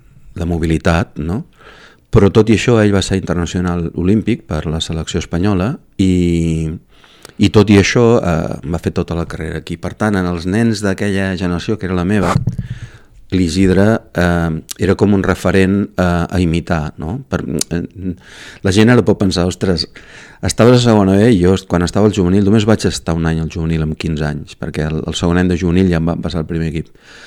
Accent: Girona, Catalonia, Spain; Jo sóc molt gironí, Didac. Jo sóc molt gironí de Girona i de Sant Narcís. Jo encara vaig passejar pel meu barri de tant en quant perquè me carreguen les piles, i a la Devesa i per la vall de Sant Daniel. Jo sóc molt gironí, tinc un sentiment gironí molt, molt arrelat.

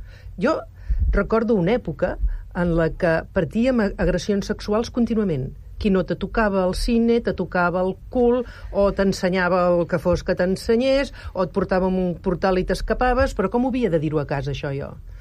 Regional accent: Catalonia, Spain; Som catalans, estem acostumats.

